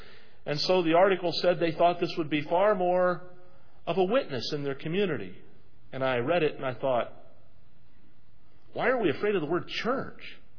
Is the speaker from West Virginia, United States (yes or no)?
yes; Salem, West Virginia, United States; I grew up near Salem, West Virginia.